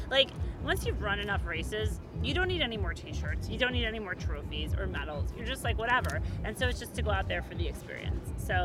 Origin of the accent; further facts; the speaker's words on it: East Coast, United States; now in San Diego, United States; I'm from the East Coast. I just moved out to San Diego last year.